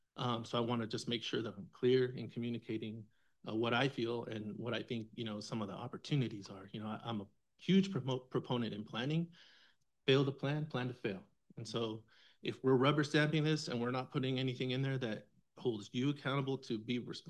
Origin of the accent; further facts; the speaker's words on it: California, United States; I'm 43 years old. I was born and raised in Imperial County, fifth generation, you know, all that good stuff.